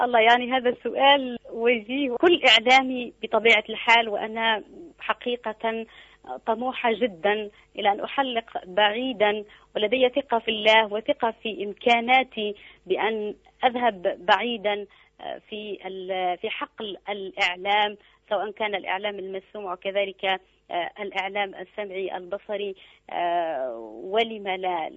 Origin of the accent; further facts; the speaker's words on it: Algeria; وإلى عائلتي بوجه الخصوص في الجزائر وإلى مدينتي التي أحب وادي سوف.